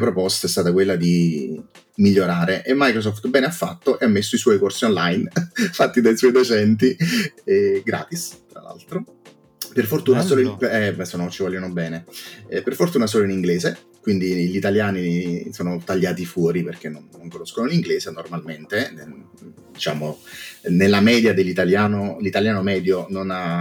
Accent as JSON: {"language": "Italian", "town": "Salerno", "region": "Campania", "country": "Italy", "lives_now": "Naples, Italy", "said": "Io sono di Salerno, vivo a Napoli da una decina d'anni, provincia di Napoli"}